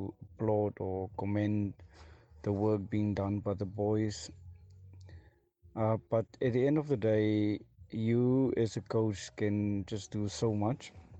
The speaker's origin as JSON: {"language": "English", "town": "Ellisdale", "region": "Western Cape", "country": "South Africa", "tie": "born or raised there", "said": "Oh, I believe as a young man, growing up in Ellisdale, waking up early in the mornings, watching South Africa playing the All Blacks"}